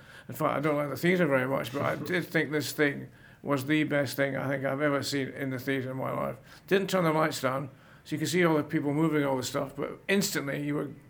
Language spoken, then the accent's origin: English; Glasgow, Scotland, United Kingdom; I come from Glasgow.